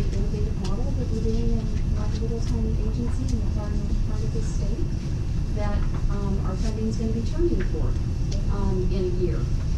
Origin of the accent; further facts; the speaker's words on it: California, United States; California.